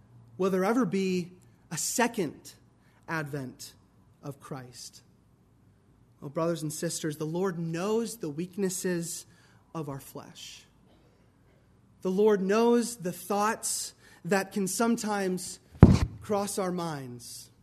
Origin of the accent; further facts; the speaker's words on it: Washington, United States; And in my home state of Washington, a grand fireworks show will occur at the Space Needle in Seattle.